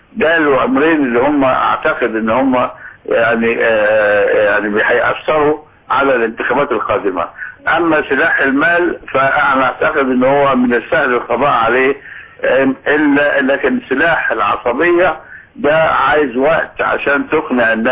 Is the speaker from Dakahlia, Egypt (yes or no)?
no; Alexandria, Alexandria Governorate, Egypt; عندنا في اسكندرية كان يوم ممطر في اول يوم،